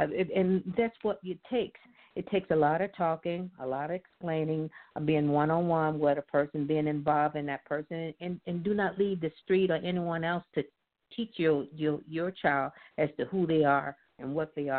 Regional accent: Mississippi, United States; I come from Mississippi, from the South. So living in the South, we have no identity problem.

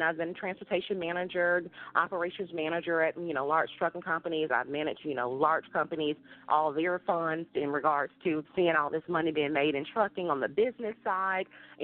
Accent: Florida, United States; And the two states was Florida, which is I'm from Florida, and Louisiana.

